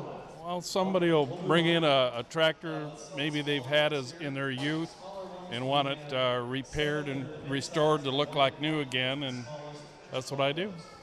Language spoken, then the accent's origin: English; East Moline, Illinois, United States; I'm from East Moline, Illinois, and I've done this for probably 30 years now.